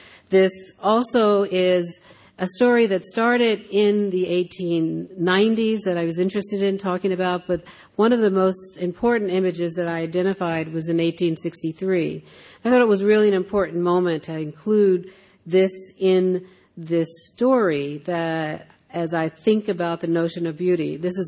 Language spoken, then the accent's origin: English; Philadelphia, Pennsylvania, United States; The notion that I experienced of growing up in Philadelphia, and then also looking at photographs and studying here.